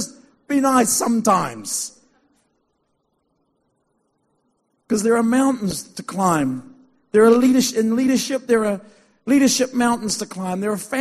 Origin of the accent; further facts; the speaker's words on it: Christchurch, Canterbury, New Zealand; Growing up in Christchurch, my dad was a greengrocer, and he converted an old school bus into a mobile shop.